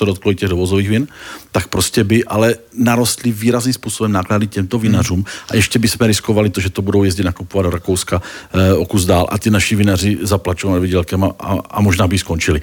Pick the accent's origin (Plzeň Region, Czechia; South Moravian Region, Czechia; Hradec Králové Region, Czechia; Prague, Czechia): South Moravian Region, Czechia; To já jsem z Jižní Moravy samozřejmě